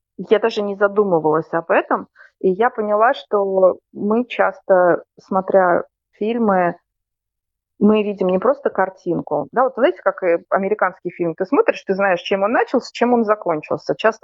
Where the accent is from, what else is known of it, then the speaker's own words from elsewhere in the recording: Moscow, Russia; когда я жила в Москве, я сама из Москвы